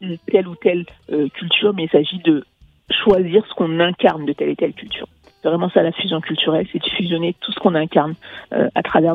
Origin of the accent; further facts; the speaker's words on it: France; also born or lived in Mali; moi-même, je suis née au Mali et j'ai grandi en France, donc j'ai ces deux cultures à l'intérieur de moi.